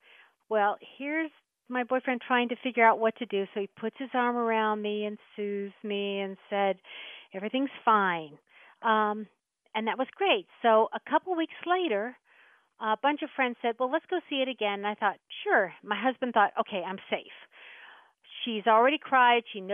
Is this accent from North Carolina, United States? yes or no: yes; Cary, North Carolina, United States; I'm from Cary